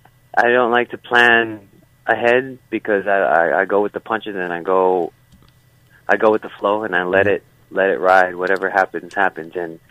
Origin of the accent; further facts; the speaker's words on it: Philippines; Well, I'm Filipino.